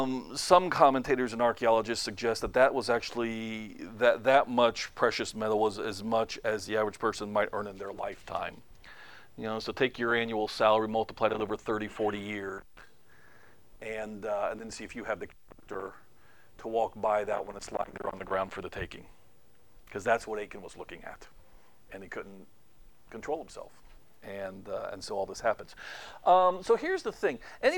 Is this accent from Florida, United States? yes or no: yes; Florida, United States; remember, I grew up in Florida, okay? So, I mean, it's always hot and humid, even like in December.